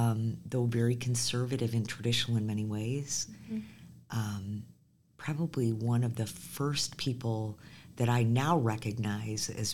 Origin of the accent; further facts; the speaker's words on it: Farmington, Michigan, United States; also born or lived in Flint, United States; I was born in Flint, Michigan. Stayed there until I was seven and then moved. My dad got transferred and we moved to Farmington.